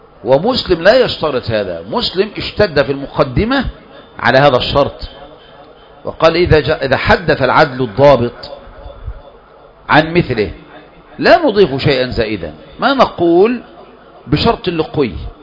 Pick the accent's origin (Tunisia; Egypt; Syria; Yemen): Egypt; إحنا عندنا في مصر